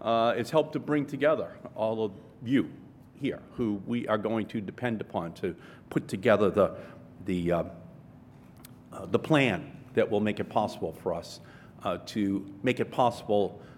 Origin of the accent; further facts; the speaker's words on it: Boston, Massachusetts, United States; I'm an Irish Catholic politician from Boston.